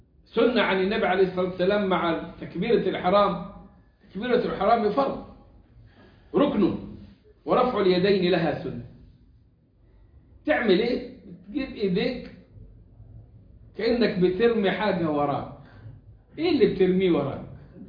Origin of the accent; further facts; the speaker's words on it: Egypt; تيجي عندنا في مصر